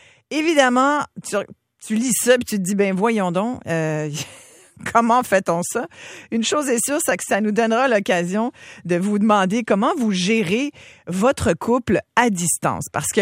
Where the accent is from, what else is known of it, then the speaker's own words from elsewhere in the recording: Quebec, Canada; Chez nous au Québec